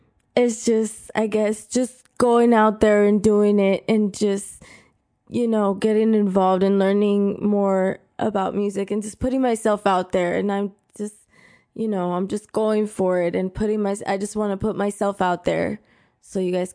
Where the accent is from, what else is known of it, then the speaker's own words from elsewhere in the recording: San Diego, California, United States; I grew up in Southeast San Diego. I grew up listening to my cousin and my cousins produce and make music at family parties, at family quinceañeras